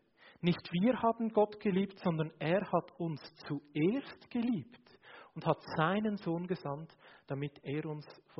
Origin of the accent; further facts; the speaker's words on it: Switzerland; Ich bin ja Schweizer, ich bin neutral.